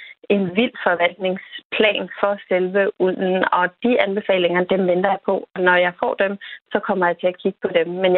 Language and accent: Danish; Capital Region of Denmark, Denmark; Nu er jeg selv bornholmer og kommet meget i Bisonskoven